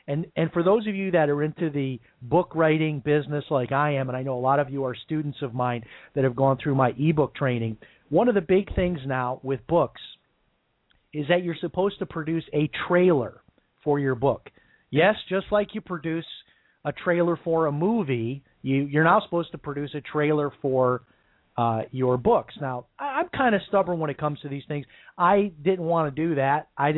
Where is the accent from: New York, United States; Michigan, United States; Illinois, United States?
Illinois, United States; Chicago; I mean, growing up in Chicago, that used to be the kind of weather you'd run around out in the yard throwing a football with your T-shirt off.